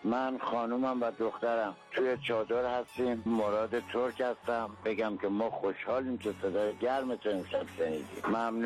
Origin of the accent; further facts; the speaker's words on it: Ahvaz, Khuzestan, Iran; بچه اهواز هستم، … مخاطب همیشگیتون از اهواز.